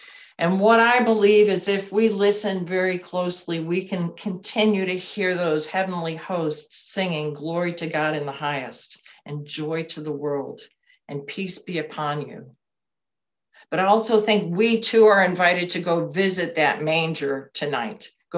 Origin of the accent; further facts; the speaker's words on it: United States; Now, as an American, I don't think of the Holy Land as being the center of the universe.